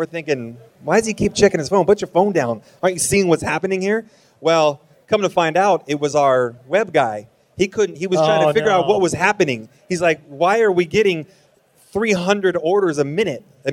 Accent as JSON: {"language": "English", "town": "Huntington Beach", "region": "California", "country": "United States", "said": "So I'm from California, Huntington Beach. I'm about 300 miles south of here."}